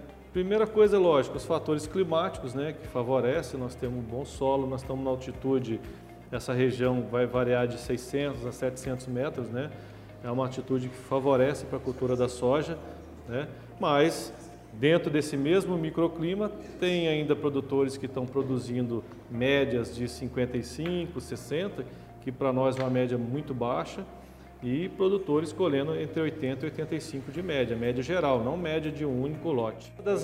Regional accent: Minas Gerais, Brazil; moved away as an adult; eu sou mineiro, né, não de nascença, mas criado em Minas.

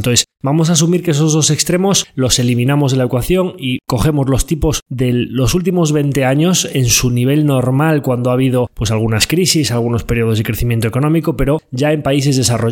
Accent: Galicia, Spain; aquí como buen gallego

